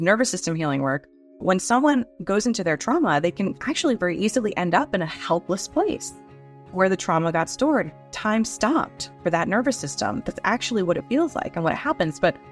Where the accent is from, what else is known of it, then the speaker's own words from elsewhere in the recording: New York City, New York, United States; And I was born in the Bronx. I was born and raised in the Bronx.